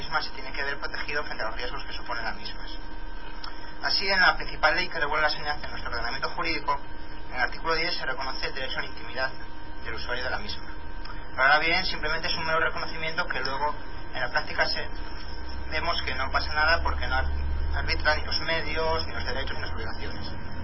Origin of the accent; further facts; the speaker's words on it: Valencian Community, Spain; todos los que nos somos de Valencia.